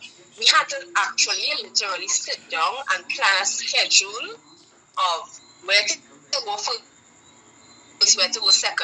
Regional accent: St. Vincent & Grenadines; also born or lived in Trinidad and Tobago; Being a born Trinidadian and also growing up in Vincent for a number of years, I am sure I can speak on behalf of a lot of Vincentians.

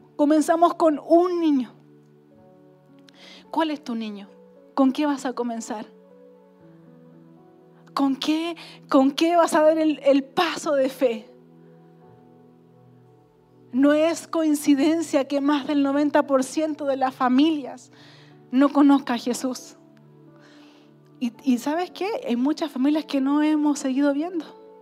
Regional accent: Chile; Creo que somos poquitas las chilenas. Yo casi venezolana ya soy.

